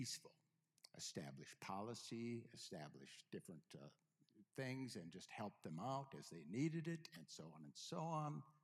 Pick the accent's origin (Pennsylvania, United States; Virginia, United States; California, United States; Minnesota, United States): Minnesota, United States; Edgerton; now in Northwest Indiana, United States; Well, then my hometown is Edgerton, Minnesota. That's where I was raised most of my life.